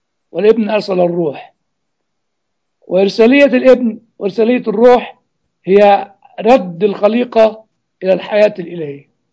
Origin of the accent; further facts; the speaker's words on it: Egypt; moved away; فأنا أعتبر مصري ولكني مش عايش على أرض مصر.